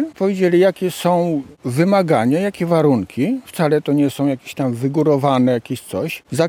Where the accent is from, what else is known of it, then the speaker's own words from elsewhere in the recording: Zwierzyniec, Lublin Voivodeship, Poland; jestem ze Zwierzyńca.